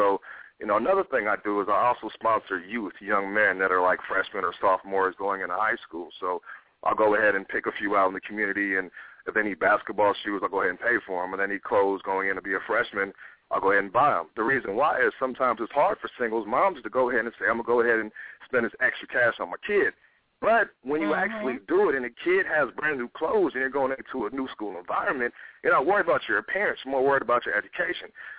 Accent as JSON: {"language": "English", "town": "Oakland", "region": "California", "country": "United States", "tie": "born or raised there", "said": "books about, I guess, growing up in Oakland and everything I've been through."}